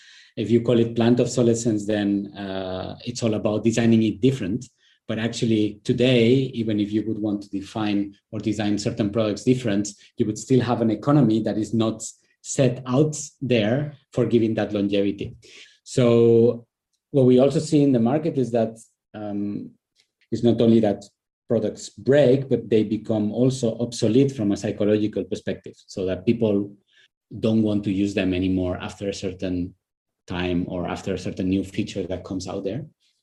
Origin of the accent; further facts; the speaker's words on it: Spain; English is a second language; I am originally from Spain